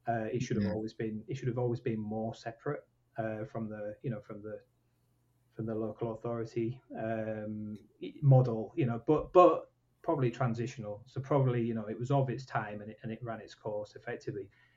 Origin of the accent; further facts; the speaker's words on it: Yorkshire and the Humber, United Kingdom; I'm from Yorkshire.